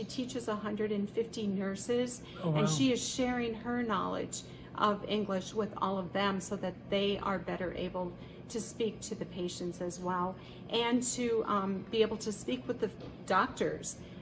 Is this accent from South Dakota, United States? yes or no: yes; Milbank, South Dakota, United States; from Milbank, South Dakota.